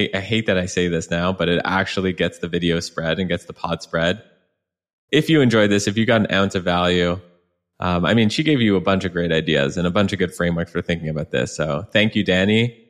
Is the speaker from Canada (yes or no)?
yes; Canada; now in San Francisco, United States; I'm Canadian. When I first came out to San Francisco